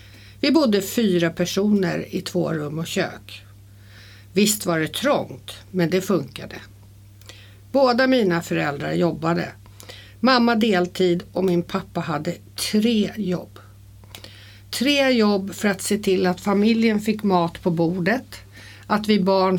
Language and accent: Swedish; Bagarmossen, Stockholm County, Sweden; now in Tyresö, Sweden; När jag växte upp i Bagarmossen fanns två stora skolor.